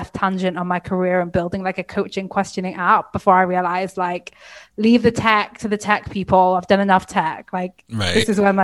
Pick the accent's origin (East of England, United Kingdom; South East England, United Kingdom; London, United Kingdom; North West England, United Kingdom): North West England, United Kingdom; Manchester; I'm from Manchester.